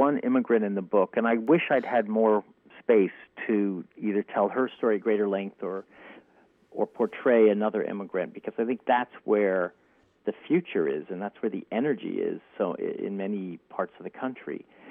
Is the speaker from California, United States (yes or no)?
yes; California, United States; Public schools were more equal where I grew up in California.